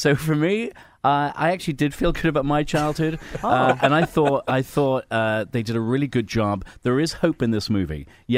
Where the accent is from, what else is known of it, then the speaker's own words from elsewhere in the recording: London, United Kingdom; born there; accent: English; As a royal subject, as a British subject, I'm an Irishman with an English accent, but born in Britain, round the corner from Buckingham Palace.